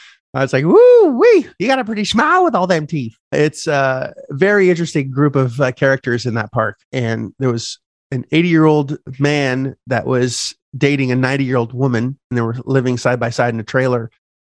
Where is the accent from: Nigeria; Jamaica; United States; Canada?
Canada; Oh, I'm from Canada. Oh, do you go there often? Yeah, I go back and forth.